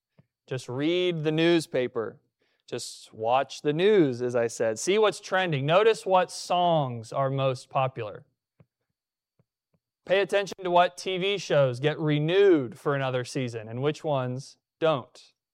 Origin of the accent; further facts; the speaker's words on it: United States; You see, as an American, I am incredibly grateful for the liberties which God has given me in this great nation.